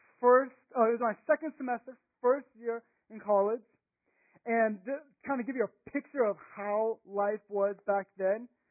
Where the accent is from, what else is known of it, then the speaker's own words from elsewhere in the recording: Texas, United States; And growing up in Texas, you don't get weather like what we have right now very often